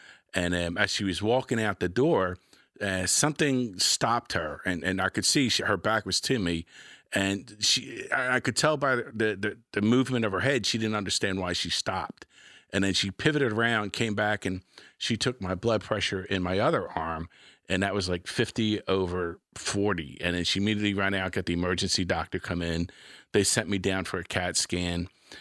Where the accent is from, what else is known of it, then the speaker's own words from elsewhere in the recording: Philadelphia, Pennsylvania, United States; moved away as an adult; now in Virginia, United States; Like you said, originally I'm from Philadelphia. I came to Tidewater in 79, joined the Navy.